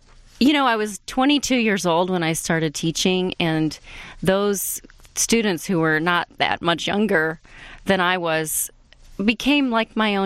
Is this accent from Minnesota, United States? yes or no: no; Troy, Michigan, United States; Well, I grew up in Michigan, primarily in Troy. I went to Troy High School.